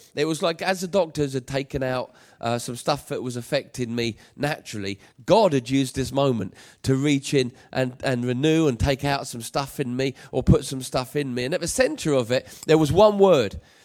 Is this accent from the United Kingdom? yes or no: yes; United Kingdom; It's just the way I like to do it, maybe because I'm British. It's just the way we do it back in the motherland.